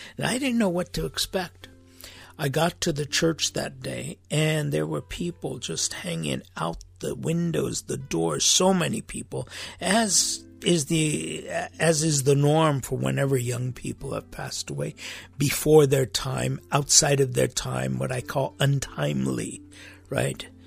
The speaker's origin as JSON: {"language": "English", "country": "United States", "tie": "born there", "said": "And then they find out that I was born in America. \"Oh, well then you speak really good Armenian.\""}